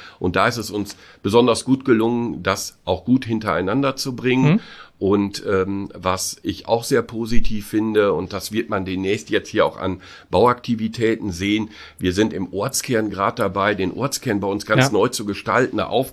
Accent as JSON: {"language": "German", "region": "North Rhine-Westphalia", "country": "Germany", "said": "Ich bin Westfale, ich bin Münsterländer."}